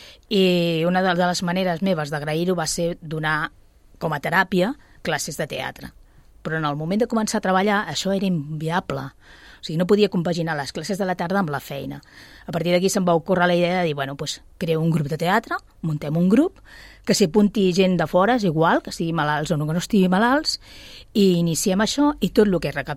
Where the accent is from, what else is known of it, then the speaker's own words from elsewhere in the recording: Sabadell, Catalonia, Spain; Tots estem connectats aquí a Sabadell, tots estem... Els que som d'aquí de tota la vida